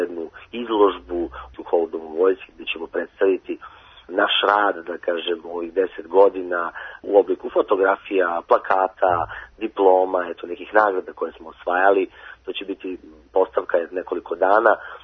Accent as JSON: {"language": "Serbian", "town": "Niš", "region": "Nišava District", "country": "Serbia", "said": "Ja se iskreno nadam, mi dolazimo iz Niša i nekako je prirodno da ovde održimo taj koncert"}